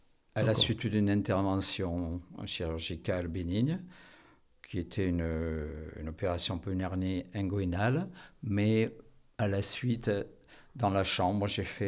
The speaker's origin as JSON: {"language": "French", "region": "Nouvelle-Aquitaine", "country": "France", "said": "Du Périgord."}